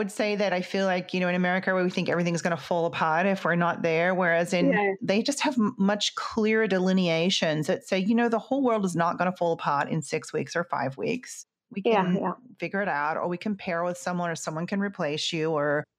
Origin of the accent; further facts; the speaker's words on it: Australia; I'm obviously from Australia, so I don't like to let too much time pass.